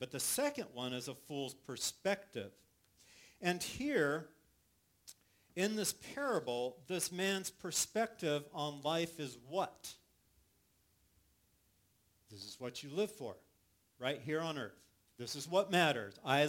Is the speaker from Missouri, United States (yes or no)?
no; California, United States; Mine, because I grew up in California and surfed, and it's like, that's what they sound like.